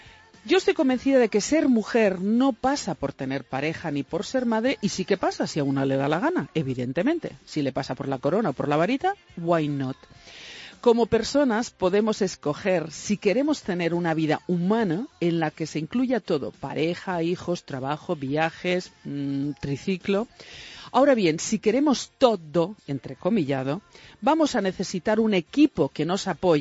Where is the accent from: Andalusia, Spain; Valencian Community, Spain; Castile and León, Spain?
Valencian Community, Spain; Yo soy valenciana, nacida en el Mediterráneo como … porque yo nací en el Mediterráneo.